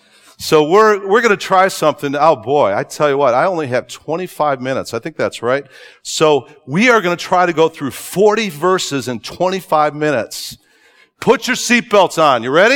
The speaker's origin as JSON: {"language": "English", "town": "Chicago", "region": "Illinois", "country": "United States", "said": "I'm from Chicago originally, so I'm still learning that y'all."}